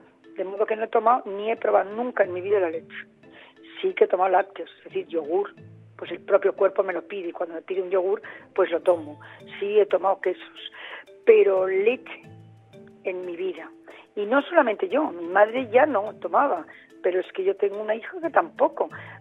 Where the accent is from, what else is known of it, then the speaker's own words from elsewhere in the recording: Spain; como buena española